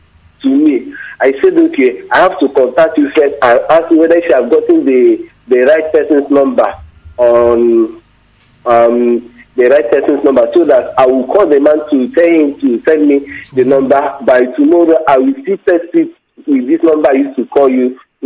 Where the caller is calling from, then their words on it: Aba, Abia, Nigeria; I'm calling from Aba